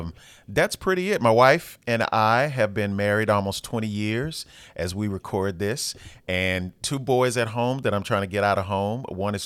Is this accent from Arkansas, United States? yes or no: yes; North Little Rock, Arkansas, United States; I'm originally from North Little Rock, Arkansas.